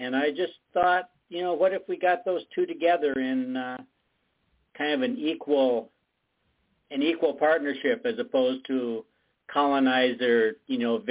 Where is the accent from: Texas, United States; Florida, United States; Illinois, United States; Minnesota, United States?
Minnesota, United States; I'm from Minnesota. I'm mainly of Scandinavian descent.